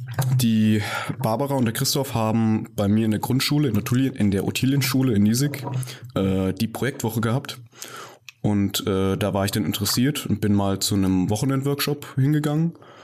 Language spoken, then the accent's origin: German; Fulda, Hesse, Germany; Ich bin gebürtiger Fulderer. Ich bin im Herz-Jesu-Krankenhaus geboren und seitdem war ich auch nie weg.